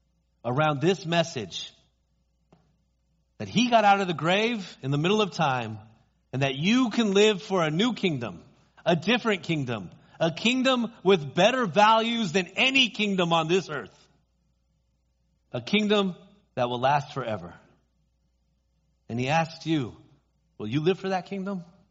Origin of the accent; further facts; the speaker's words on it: United States; I mean, I'm just an American who's got, you know, I can afford to live in the Bay Area